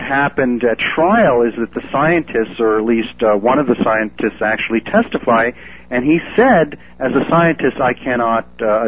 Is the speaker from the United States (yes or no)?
yes; United States; I'm speaking not just as a lawyer, but as an American